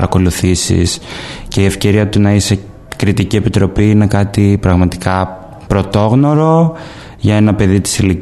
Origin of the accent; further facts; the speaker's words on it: Greece; now in Athens, Greece; είμαι από την Ελλάδα, εκπροσωπώ την Ελλάδα στο Φεστιβάλ της Βενετίας, εκπροσωπώ το Τριανόν, ζω στην Αθήνα και σπουδάζω σκηνοθεσία και συγγραφή σεναρίου.